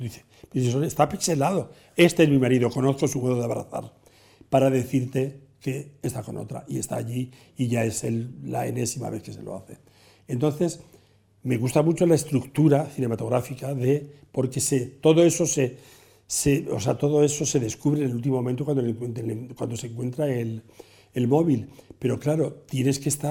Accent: Calzada de Calatrava, Castilla-La Mancha, Spain; en el pueblo, en mi pueblo, en Calzada de Calatrava.

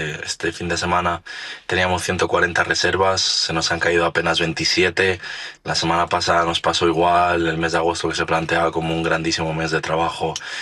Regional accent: Navalacruz, Castile and León, Spain; Yo soy de un pueblo muy cercano a donde empezó el incendio, el fuego empezó en Burgondo y yo soy de Navalacruz, que está apenas a 10 minutos en coche.

